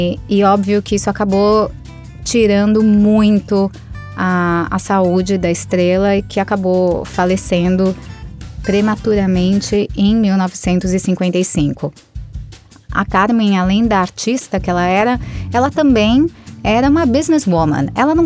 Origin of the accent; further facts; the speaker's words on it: Brazil; moved away as an adult; now in United States; Eu vim pra cá também com mais de 30 anos. Eu vivi a minha vida inteira no Brasil. Às vezes dizem que eu voltei americanizada. Mas na verdade, malandro, eu sou Corinthians, eu sou Brasil